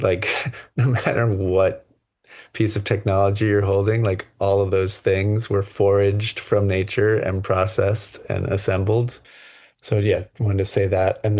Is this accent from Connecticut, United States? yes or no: no; Manhattan, New York, United States; I grew up in Manhattan, but spent a lot of time in the woods of Westchester and camping all over the Southeast, where my extended family is.